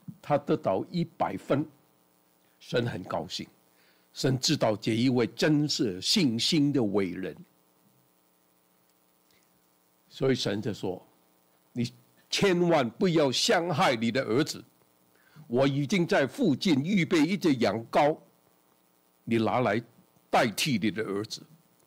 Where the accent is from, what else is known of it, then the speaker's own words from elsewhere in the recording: Hong Kong; now in Canada; 我记得50多年了，我从香港来这，我没什么都没有啊，没有房子，荷包也没有什么钱，我们就来。